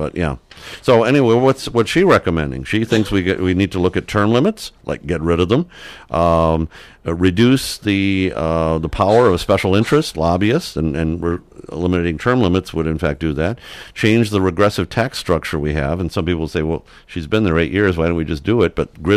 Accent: Michigan, United States; 30, 40 years ago, I had the choice of teaching in Michigan or not. I grew up in Michigan.

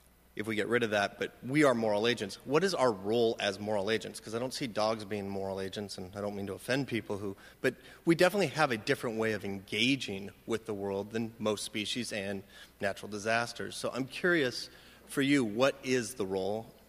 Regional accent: Portland, Oregon, United States; I'm from Portland, Oregon.

